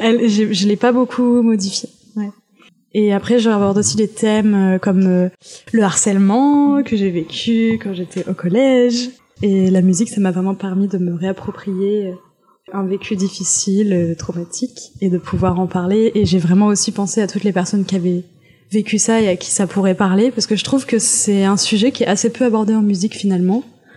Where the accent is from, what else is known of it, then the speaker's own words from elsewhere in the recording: France; J'ai 27 ans. Je suis française. Je m'identifie comme personne bisexuelle. Je suis blanche.